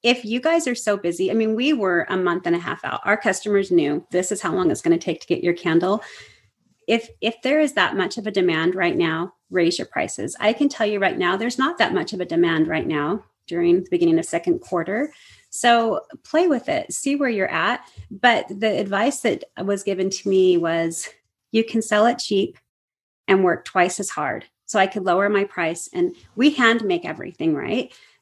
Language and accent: English; Seattle, Washington, United States; I like Nordstrom's. I'm from Seattle. Nordstrom's is everything.